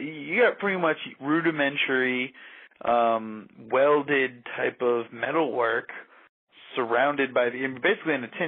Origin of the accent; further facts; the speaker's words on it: Providence, Rhode Island, United States; You know, and I'm from Providence, Rhode Island, where they started the X Games, and I remember when they used to come down College Hill and the east side where Brown University is